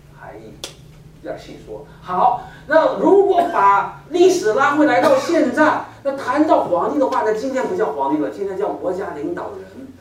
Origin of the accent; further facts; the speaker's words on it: Beijing, China; now in United States; 在我是从中国来的啊，我来美国之前呢，我生活在北京